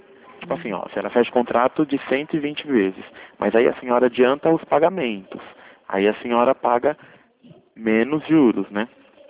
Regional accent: São Paulo, Brazil; Sou de São Paulo, capital.

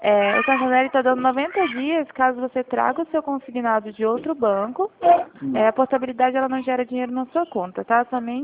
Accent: Campo Grande, Mato Grosso do Sul, Brazil; Eu sou aqui de Campo Grande.

